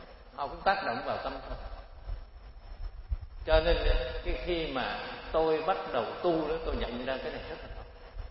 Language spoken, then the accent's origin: Vietnamese; Cu Chi, Ho Chi Minh City, Vietnam; Tại vì tôi tu ở chùa Ấn Quang, nhưng mà tôi xuất thân từ Củ Chi, cho nên quê Củ Chi tôi là phải có tới 99% làm cách mạng hết. Tại vì tôi ở Củ Chi